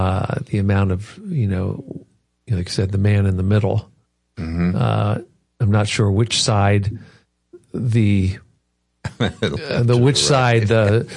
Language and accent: English; Baltimore, Maryland, United States; we are from Baltimore. We are sort of Southern